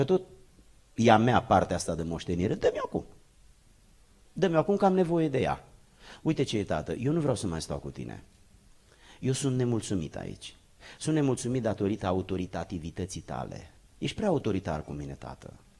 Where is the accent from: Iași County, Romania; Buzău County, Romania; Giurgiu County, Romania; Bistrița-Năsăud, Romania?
Giurgiu County, Romania; mai toată copilăria mea am petrecut-o mergând pe câmpurile din, de lângă satul meu, pe malul Dunării sub București, în zona Giurgiului